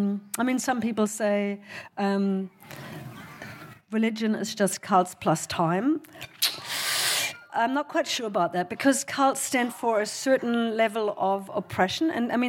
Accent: Germany; I'm originally from Germany.

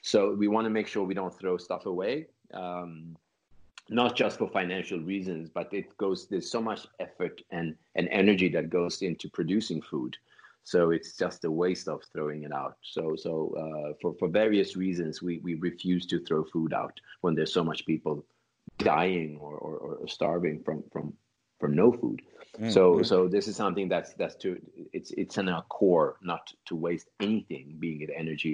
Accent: Sweden; also born or lived in Finland / United States; I was born in Finland. I grew up in Sweden. I lived here for a few years.

